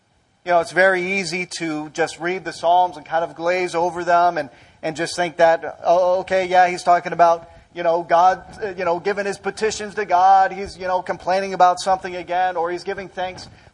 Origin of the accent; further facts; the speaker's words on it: Green Bay, Wisconsin, United States; I grew up down in Green Bay and spent most of my life here in Wisconsin.